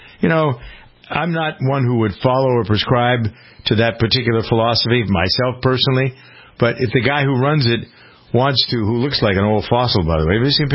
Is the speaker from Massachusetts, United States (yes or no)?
yes; Framingham, Massachusetts, United States; The big news from Framingham, my hometown today, is that the planning board has approved a Chick-fil-A drive-through restaurant.